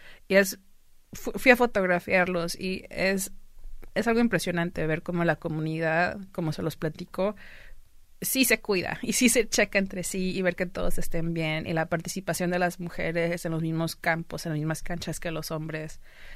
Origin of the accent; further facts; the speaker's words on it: Mexico; moved away as an adult; now in United States; yo nací y crecí en México, hasta que los 19 años fue que me mudé a los Estados Unidos.